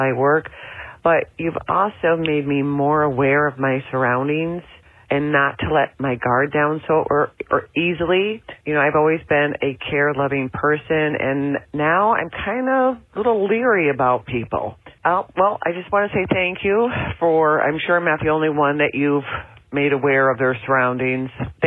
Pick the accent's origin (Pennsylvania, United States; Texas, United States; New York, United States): New York, United States; Binghamton; I'm from Binghamton, New York, and I've called before